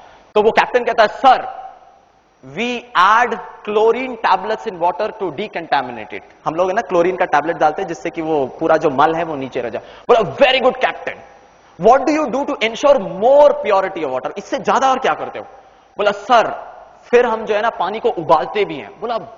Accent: Mumbai, Maharashtra, India; वैसे तो मैं बॉम्बे से हूं

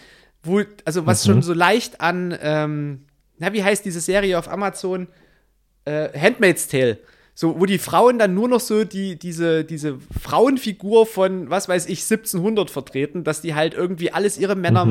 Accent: East Germany, Germany; Wo ich mir so als Ossi denke

